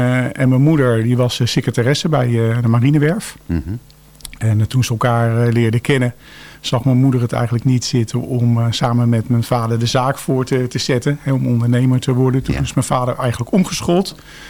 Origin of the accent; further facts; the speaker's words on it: Schipluiden, South Holland, Netherlands; also born or lived in Den Helder / Delft; now in Bergschenhoek, Netherlands; Maar oorspronkelijk ben ik geboren in Den Helder, Noord-Holland, in de marinestad.